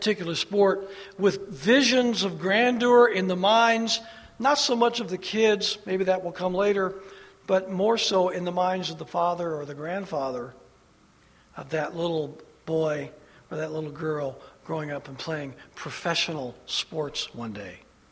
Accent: La Porte, Indiana, United States; our elementary school in my little town where I grew up in LaPorte, Indiana, Park School, which no longer exists, was the city champs both my fifth and sixth grade years.

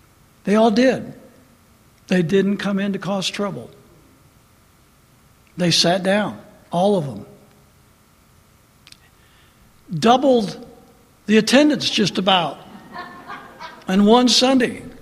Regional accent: LaPorte, United States; I happened to be visiting in my hometown when we found out that another one of my mentors, Dr. Paul Vanneman, had passed away.

